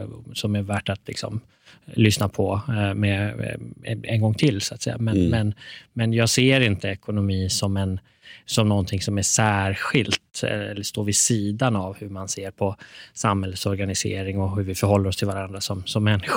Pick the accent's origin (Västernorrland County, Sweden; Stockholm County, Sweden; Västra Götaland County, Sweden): Stockholm County, Sweden; Stockholm; Vet jag är uppvuxen i Tensta och Rinkeby.